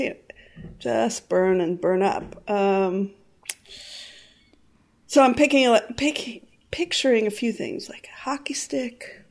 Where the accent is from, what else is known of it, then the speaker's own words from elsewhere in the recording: Miami, Florida, United States; I'm from Miami, right? So I know.